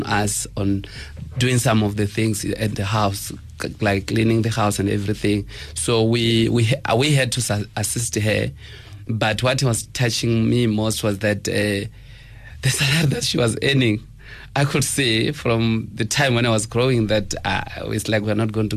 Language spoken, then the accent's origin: English; Chitareke, Limpopo, South Africa; born there; I was born in Venda, in a village called Chitareke.